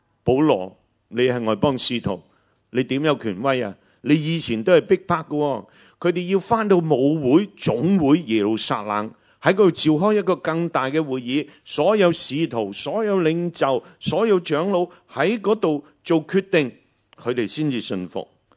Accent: China

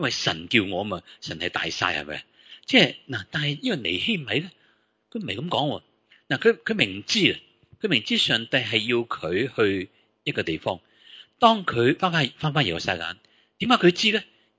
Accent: China; 我们中国人

